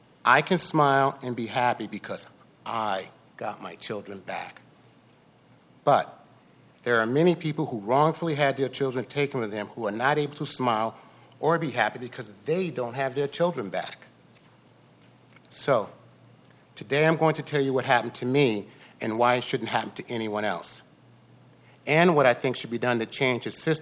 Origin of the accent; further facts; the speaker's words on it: Piscataway, New Jersey, United States; I'm from Piscataway, New Jersey. I was living temporarily in Apple Valley, Minnesota, when I became involved with CPS.